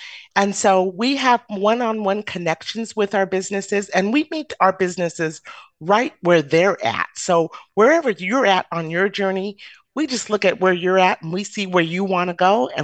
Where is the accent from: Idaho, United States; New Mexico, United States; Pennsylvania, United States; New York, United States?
Idaho, United States; So I'm a Black Idahoan, number one. Number two, I'm from Idaho and I was born and raised in Idaho. I'm a fourth generation Idahoan.